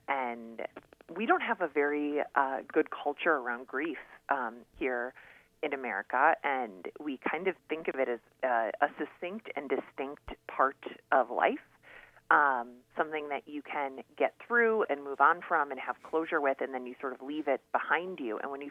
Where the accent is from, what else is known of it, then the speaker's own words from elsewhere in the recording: Minnesota, United States; accent: Minnesota; I am definitely from Minnesota. And you know what? I've never even tried to get rid of this accent